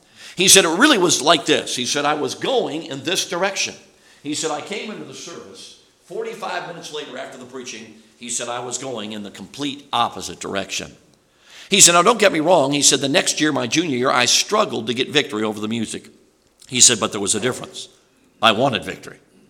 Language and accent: English; Chicago, Illinois, United States; also born or lived in South Carolina; so I grew up in Chicago, lived 14 years in South Carolina, so I've learned how to say y'all.